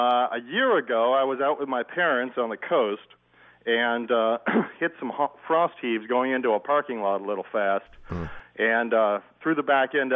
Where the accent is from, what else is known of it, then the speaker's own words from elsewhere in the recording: Portland, Oregon, United States; Portland, Oregon.